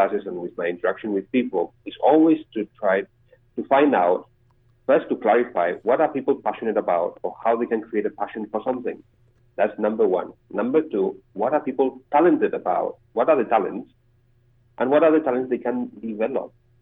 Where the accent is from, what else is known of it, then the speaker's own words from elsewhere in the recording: Madrid, Community of Madrid, Spain; English is a second language; also born or lived in Singapore; Now, I'm from Madrid, but I lived 15 years in Singapore.